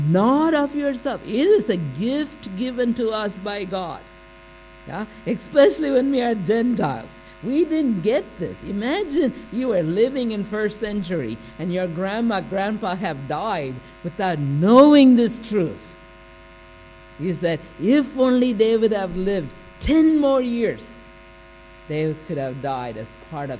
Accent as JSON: {"language": "English", "country": "India", "tie": "born or raised there", "said": "because I grew up in British India, it was by that time independent, but still we called it at that time British India."}